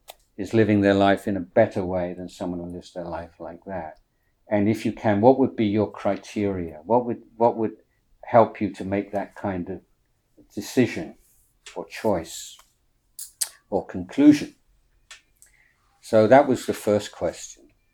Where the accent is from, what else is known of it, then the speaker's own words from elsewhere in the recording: England, United Kingdom; moved away as an adult; So I grew up in England, and I became interested in Buddhism as a teenager.